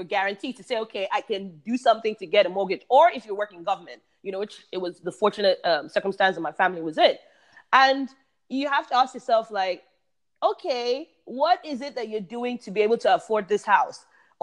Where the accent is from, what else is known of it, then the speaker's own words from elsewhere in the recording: England, United Kingdom; Remember, I grew up in England.